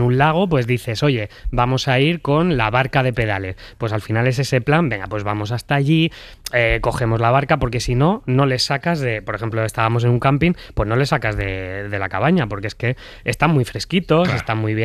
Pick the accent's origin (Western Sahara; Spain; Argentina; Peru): Spain; Plou, Aragon; estoy ahí en mi pueblo, en Plou, Teruel